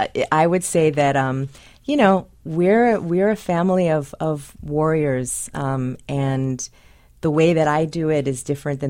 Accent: California, United States; Someone that I knew when I was growing up in California, they all sort of combined.

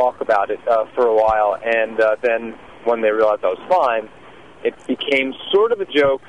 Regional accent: Reading, Pennsylvania, United States; where I grew up outside of Reading, Pennsylvania, and there was actually a large contingent of skinheads and neo-Nazis out there.

